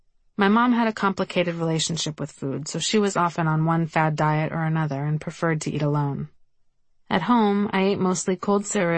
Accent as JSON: {"language": "English", "town": "Los Angeles", "region": "California", "country": "United States", "tie": "born or raised there", "said": "Because I grew up in Los Angeles, many of my childhood memories seemed to take place in the car."}